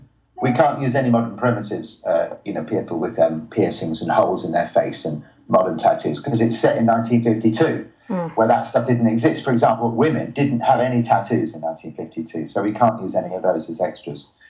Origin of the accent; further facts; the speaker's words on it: United Kingdom; but I'm British